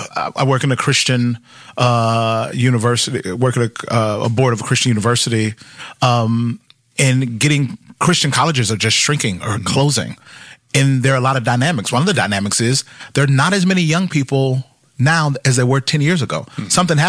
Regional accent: the South, United States; now in California, United States; I grew up in the South, so it was like every Sunday just come.

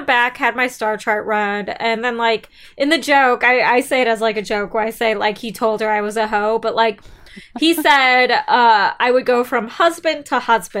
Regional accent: Illinois, United States; For whatever reason, when I was like really young, like middle school or whatever, I would not wear winter clothes.

